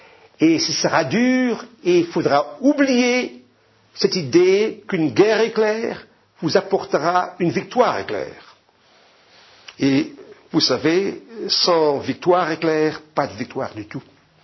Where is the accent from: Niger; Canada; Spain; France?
Canada; Et quand on regarde la télévision chez nous au Canada